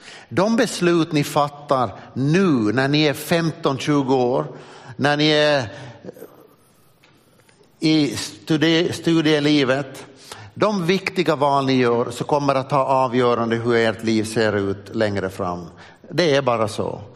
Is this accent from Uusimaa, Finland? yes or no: no; Smedsby, Ostrobothnia, Finland; Jag växte upp i Smedsby. Smedsby är min hemort. Där har jag gått i Smedsbyböle lågstadien, där har jag gått i Korsholms högstadium, så har jag gått i KG, Korsholms gymnasium.